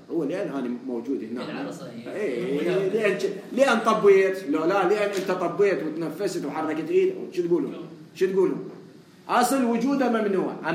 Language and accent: Arabic; Najaf, Najaf Governorate, Iraq; أنا من النجف